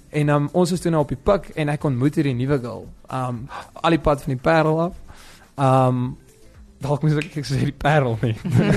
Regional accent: Kimberley, Northern Cape, South Africa; ek kom van Kimberley af

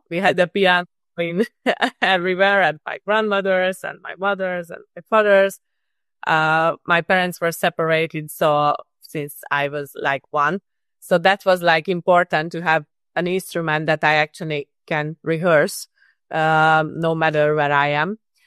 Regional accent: Budapest, Hungary; now in Los Angeles, United States; I'm in LA currently, but I'm from Budapest originally

